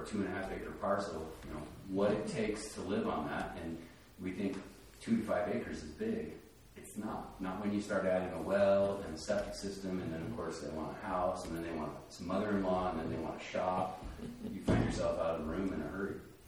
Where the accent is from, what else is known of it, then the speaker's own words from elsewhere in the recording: Cheyenne, Wyoming, United States; I grew up in Cheyenne, and we had we lived in the South Side rural sewer district. It was not part of the city of Cheyenne.